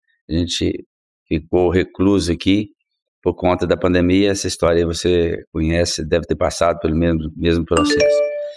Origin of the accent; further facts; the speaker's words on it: Rio Casca, Minas Gerais, Brazil; Eu sou de Minas, natural aqui de Rio Casca, onde eu estou agora, né?